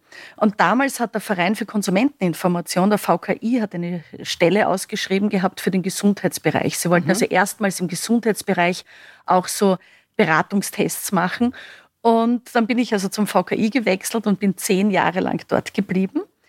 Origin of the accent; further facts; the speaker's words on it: Graz, Styria, Austria; also born or lived in Vienna; Ich bin eigentlich in Wien geboren, aber habe meine ganze Kindheit und Jugend in der Steiermark verbracht, bin in Graz in die Schule gegangen und dann wieder zum Studium der Veterinärmedizin eben nach Wien gekommen